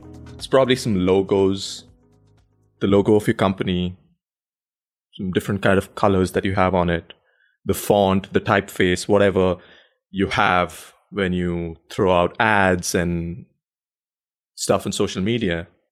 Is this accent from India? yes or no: yes; India; When I grew up in India